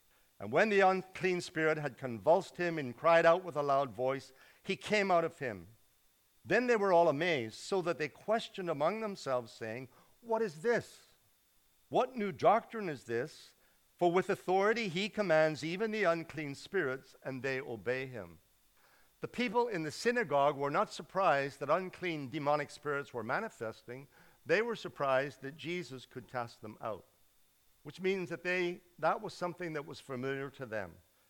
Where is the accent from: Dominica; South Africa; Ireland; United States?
Ireland; I preached in my hometown in Ireland in May